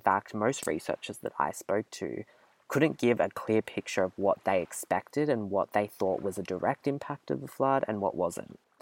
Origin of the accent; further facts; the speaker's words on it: Casuarina, New South Wales, Australia; I'm from Casuarina, New South Wales, which is about 20 minutes from Byron Bay